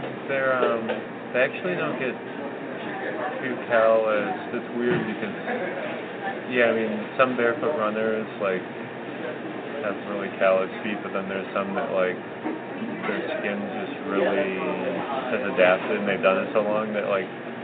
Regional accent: Maine, United States; also born or lived in Indiana; I grew up in Maine.

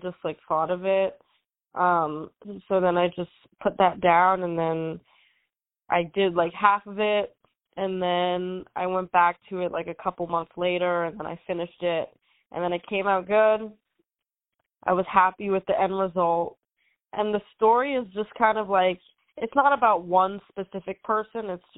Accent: New York, United States; then I'm from New York, so … just kind of came to be.

